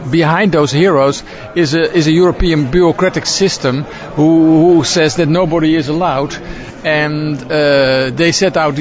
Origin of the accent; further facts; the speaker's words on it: Netherlands; English is a second language; I'm from Holland